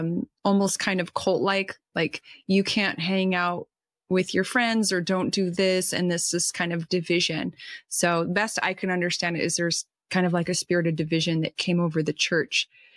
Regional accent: California, United States; born there; I was born in Northern California.

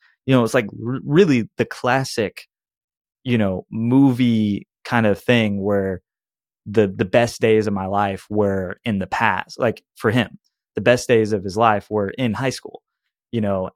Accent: Austin, Texas, United States; You know, I'm from North Austin, so it's a little bit different, more conservative, less wild, less things going on.

